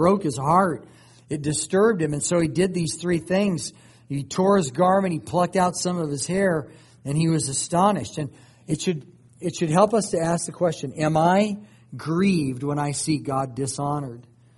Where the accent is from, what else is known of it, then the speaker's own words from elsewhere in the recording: Los Angeles, California, United States; You know, it was amazing to go back to L.A. again. You know, I grew up in that area.